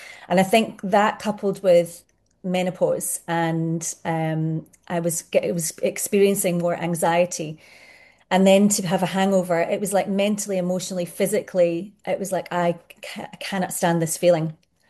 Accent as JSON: {"language": "English", "region": "Scotland", "country": "United Kingdom", "tie": "born or raised there", "said": "I grew up in Scotland, and we know what the drinking culture is in Scotland."}